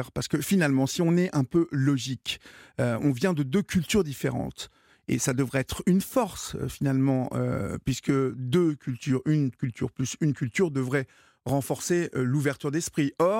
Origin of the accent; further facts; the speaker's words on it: Évreux, Normandy, France; born there; je suis né à Évreux, qu'est-ce que vous voulez, j'ai mes amis à Évreux, donc ce sont mes racines